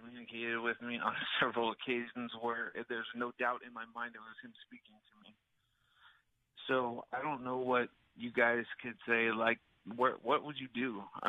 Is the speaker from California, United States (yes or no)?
yes; Redlands, California, United States; Redlands.